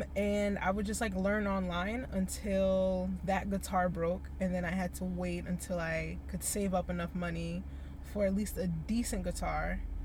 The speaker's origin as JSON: {"language": "English", "town": "Roselle", "region": "New Jersey", "country": "United States", "tie": "born or raised there", "also_born_or_lived": "Irvington / Piscataway", "said": "We originally lived in Irvington when I was really, really young, and then my father passed, and then we moved to Roselle. And then right around high school, moved to Piscataway and been there ever since."}